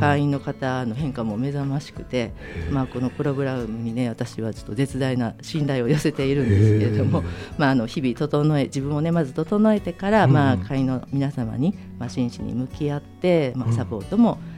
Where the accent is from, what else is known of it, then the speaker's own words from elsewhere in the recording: Kumamoto, Japan; born there; now in Nishinomiya, Japan; 私は熊本に生まれまして、うん、今は兵庫県西宮市に住んでおります。